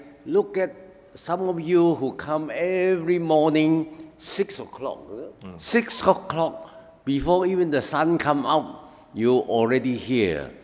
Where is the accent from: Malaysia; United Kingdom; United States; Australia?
Malaysia; Sabah; I come from Sabah, it's a very hot country.